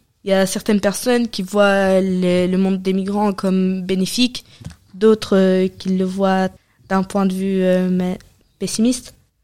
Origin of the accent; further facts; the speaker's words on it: Damascus, Damascus Governorate, Syria; now in France; Je viens de Syrie, qui se situe en Asie. Je viens de la capitale, Damas, et je viens de la banlieue de Dimashq.